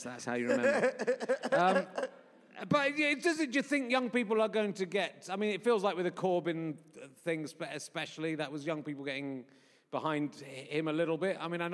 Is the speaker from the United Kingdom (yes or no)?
yes; Yorkshire and the Humber, United Kingdom; born there; I was born in Yorkshire